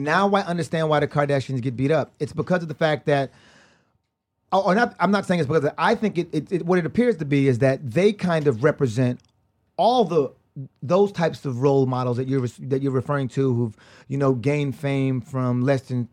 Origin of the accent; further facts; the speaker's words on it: United States; born there; I'm born here, I'm fucking American, I'm talking about me too